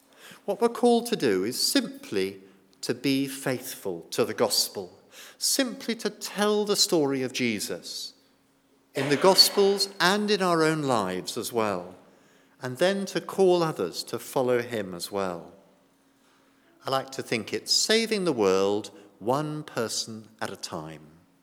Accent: United Kingdom; I know we're British, I know we worry about what people might think and so on

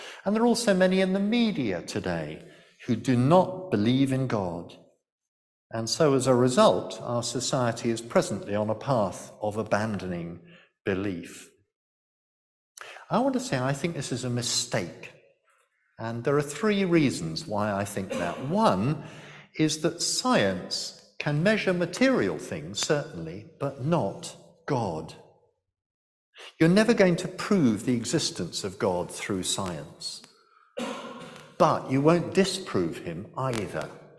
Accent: London, United Kingdom; born there; I was born in London, 1957.

